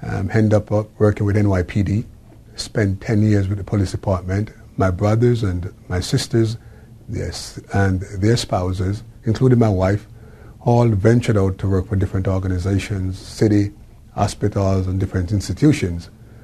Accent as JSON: {"language": "English", "country": "Jamaica", "tie": "born or raised there", "said": "I was brought up in Jamaica"}